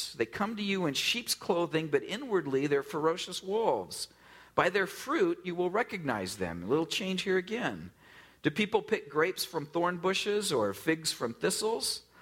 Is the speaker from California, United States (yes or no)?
yes; California, United States; They're like, "Oh, they're from California." And I thought, "Oh, sweet. So am I." Origina